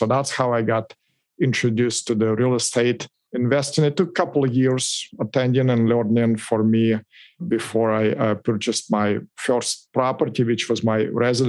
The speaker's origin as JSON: {"language": "English", "country": "Russia", "tie": "born or raised there", "second_language": "English", "moved": "as an adult", "said": "I'm not native here. I was actually born and raised in Russia. I immigrated here in this beautiful country, the best country on the planet, back when I was 22 years old, and I didn't speak any English."}